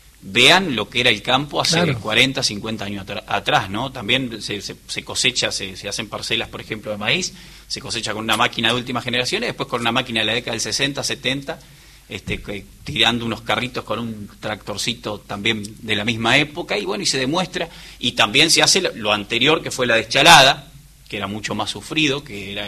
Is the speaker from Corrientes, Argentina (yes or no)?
no; San Agustín, Buenos Aires, Argentina; also born or lived in Balcarce, Argentina; Yo nací en la ciudad de Balcarce, pero muy cerquita de Balcarce, a 25 kilómetros. Hay una pequeña localidad que se llama San Agustín. Y ahí pasé, de ahí es mi mamá. Y ahí pasé gran parte de mi infancia en el campo.